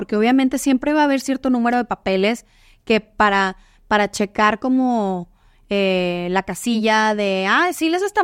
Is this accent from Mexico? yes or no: yes; Mexico; Y el hecho de que yo soy mexicana